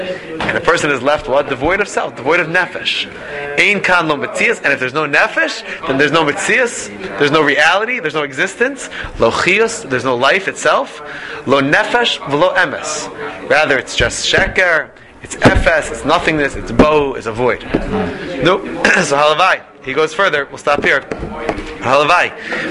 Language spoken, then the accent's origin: English; Philadelphia, Pennsylvania, United States; I was in the YU library today and I saw a guy I grew up with in Philadelphia.